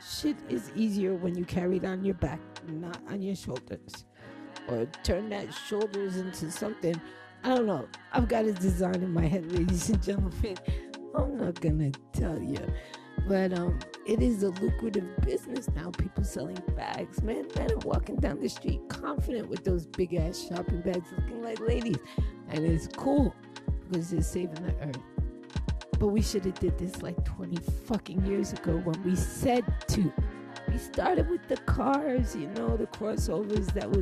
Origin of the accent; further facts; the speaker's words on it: Brooklyn, New York, United States; But you could take the Brooklyn out of the girl, but you can't take the girl out of Brooklyn.